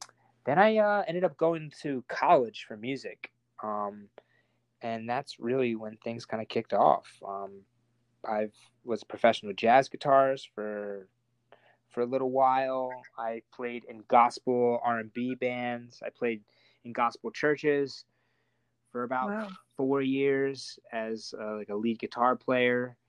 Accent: Philadelphia, Pennsylvania, United States; also born or lived in Kennett Square; But I grew up in Philadelphia area, just outside of West Philadelphia, and then also like in Kennett Square, half hour outside of Philadelphia.

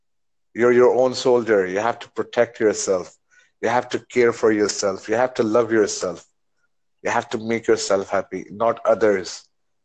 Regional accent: Dubai, United Arab Emirates; English is a second language; I was a captain, by the way, for my country in Dubai. I'm from Dubai, by the way.

